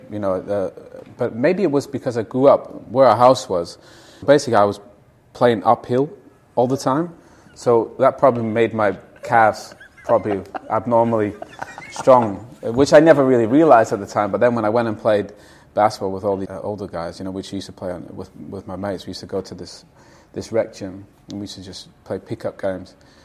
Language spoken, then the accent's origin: English; Canada; So for me, I was lucky growing up in Canada.